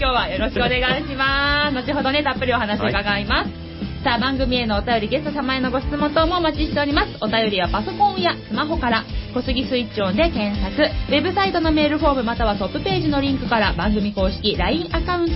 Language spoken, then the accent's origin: Japanese; Kawasaki, Kanagawa, Japan; 本日の番組メインパーソナリティは川崎生まれ川崎育ち